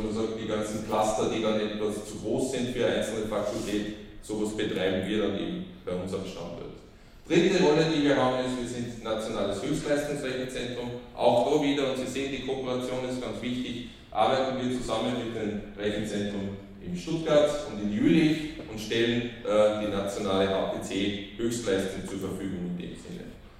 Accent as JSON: {"language": "German", "country": "Austria", "moved": "yes", "lives_now": "Germany", "said": "Als Österreicher, der in Bayern lebt und Baden-Württemberg besucht, ist das sicher eine Herausforderung genug."}